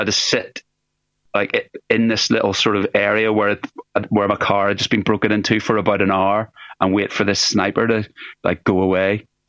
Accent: Ireland; The amount of money you could make just being Irish and playing in Irish bars was insane.

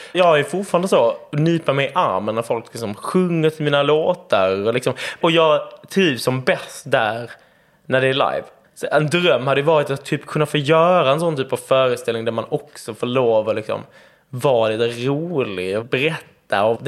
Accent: Skåne, Sweden; jag är inte uppväxt i Malmö. Jag har liksom levt väldigt mycket där på landet. Vi gick i skolan typ i en grannby, Klågrupp.

